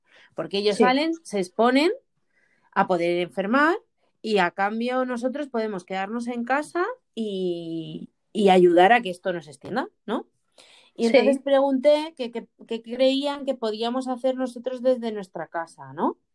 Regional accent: Madrid, Community of Madrid, Spain; Porque yo como madrileña, por ejemplo, desde aquí hemos visto como el resto de España

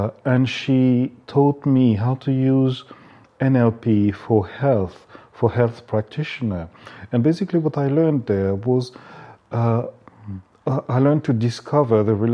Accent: France; English is a second language; also born or lived in Japan; initially I'm French, I come from France, and living that long time in Japan transformed me in more ways that I can tell.

